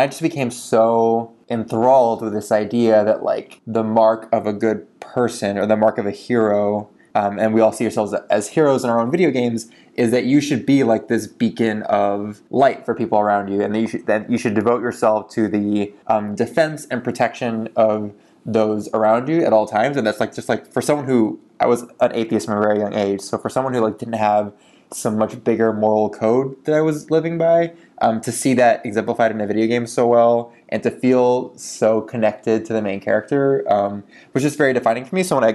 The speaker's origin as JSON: {"language": "English", "town": "Miami", "region": "Florida", "country": "United States", "tie": "born or raised there", "said": "But to answer your question, I grew up in Miami."}